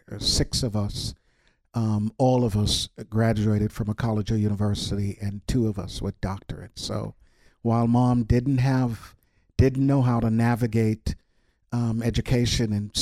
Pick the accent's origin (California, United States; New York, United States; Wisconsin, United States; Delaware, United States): New York, United States; Brooklyn; also born or lived in Jamaica; So, I was born in Jamaica, island of Jamaica. Grew up in Brooklyn, New York. Came to this country with my mom, who at the time only had an eighth grade education.